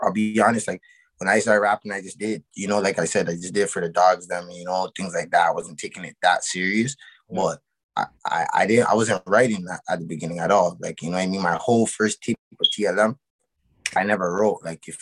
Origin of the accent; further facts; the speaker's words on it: Toronto, Ontario, Canada; I'm from Toronto, you know what I mean? Repping Neptune Block